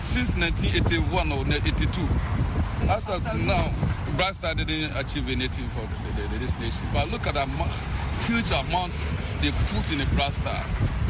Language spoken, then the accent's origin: English; Ghana; we are happy as a Ghanaian.